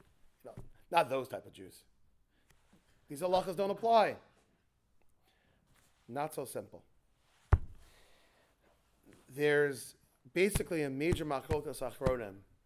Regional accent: New York, United States; I come from New York, it was very popular.

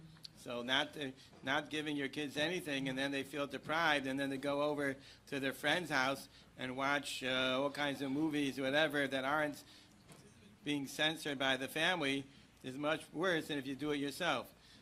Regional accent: Israel; when we came from Israel, first of all, in Israel, obviously there's no movies

